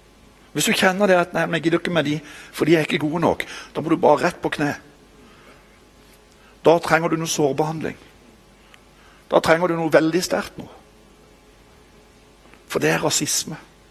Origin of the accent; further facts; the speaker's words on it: Kristiansand, Agder, Norway; Så flyttet jeg hjem til Kristiansand, det er jo der jeg kommer fra.